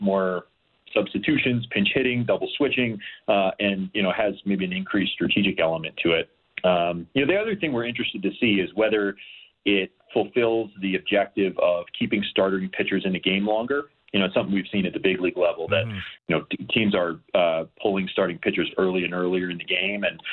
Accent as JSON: {"language": "English", "region": "New Jersey", "country": "United States", "tie": "born or raised there", "said": "I grew up a Met fan. I grew up in New Jersey, and the Mets had a guy named Lenny Harris"}